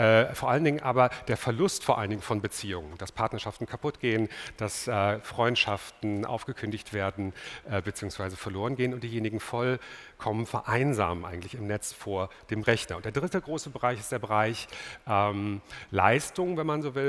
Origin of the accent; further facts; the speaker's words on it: Dortmund, North Rhine-Westphalia, Germany; Als Dortmunder ist das schrecklich, insbesondere an diesem Tag, dass ich jetzt noch nach Bayern muss